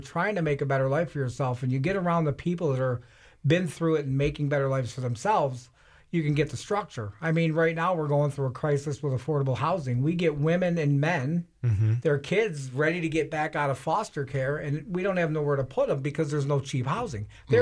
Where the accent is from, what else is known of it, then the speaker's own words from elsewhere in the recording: Detroit, Michigan, United States; I'm a street level guy. I'm a kid from Detroit.